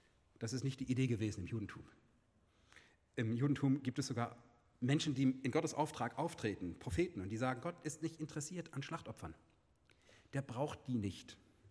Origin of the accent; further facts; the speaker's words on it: Germany; Ich bin irgendwie doch nicht so britisch. Ich bin Deutscher und wir haben keinen König, oder?